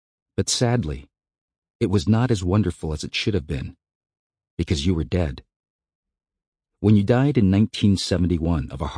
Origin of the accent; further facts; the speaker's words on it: New England, United States; I saw myself as mixed race, half or half Japanese instead, and I was growing up in New England, where there are relatively few Asians.